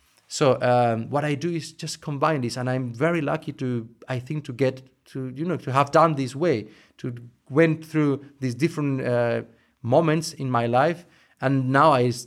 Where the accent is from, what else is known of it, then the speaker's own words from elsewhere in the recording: Medellin, Antioquia, Colombia; In fact, I was born in Medellin in Colombia, and I went to school there